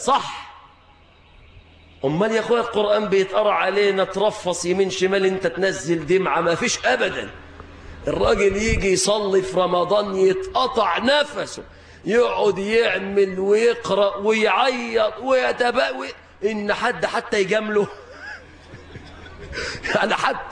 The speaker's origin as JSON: {"language": "Arabic", "country": "Egypt", "said": "طبعا ده لو عندنا في مصر هنا هيقول له يا ابني"}